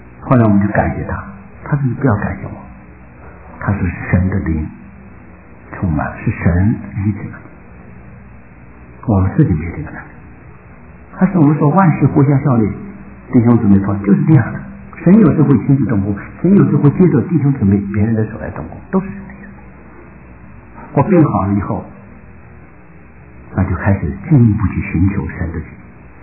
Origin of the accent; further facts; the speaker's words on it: China; 那作为一个中国人，看着中国的强大起来，过去的屈辱都去掉，当然很高兴。